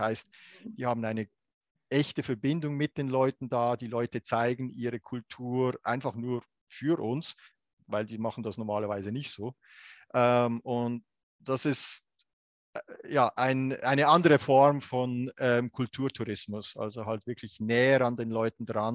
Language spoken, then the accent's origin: German; Switzerland; Das schmerzt mich als Schweizer schon sehr.